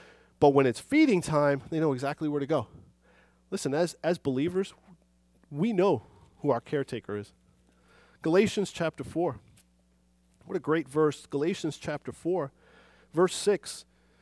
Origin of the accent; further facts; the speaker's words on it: New York City, New York, United States; now in New Jersey, United States; growing up in New York City, you just don't see any of this. So when we moved to Jersey, I see these vines